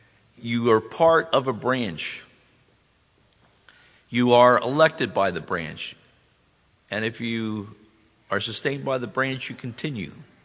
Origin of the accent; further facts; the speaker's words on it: Haddonfield, New Jersey, United States; I grew up in the Haddonfield branch in New Jersey